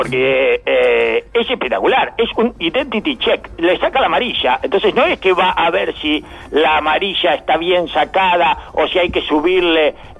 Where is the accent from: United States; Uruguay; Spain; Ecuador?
Uruguay; uno como uruguayo.